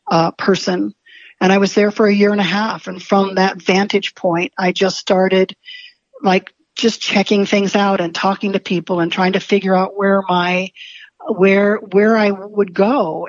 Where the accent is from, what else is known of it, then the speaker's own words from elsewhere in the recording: St. Louis, Missouri, United States; I was raised in St. Louis.